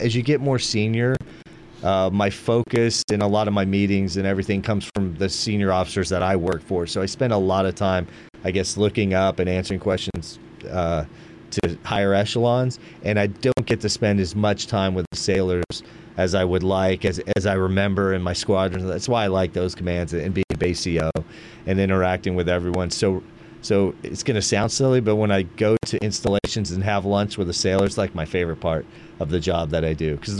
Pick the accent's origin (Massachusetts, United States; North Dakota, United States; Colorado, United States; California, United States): California, United States; some of the places I grew up with in California.